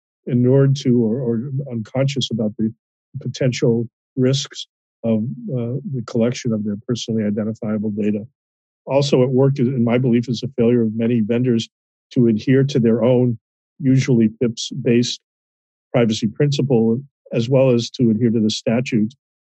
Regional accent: Virginia, United States; And even my home state of Virginia, which I consider to be increasingly progressive, still has a fairly business-friendly privacy statute on the books.

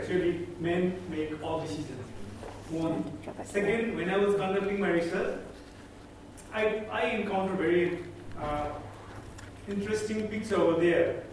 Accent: Nepal; basically, I'm from Nepal, conducting research on gender issues in Nepal.

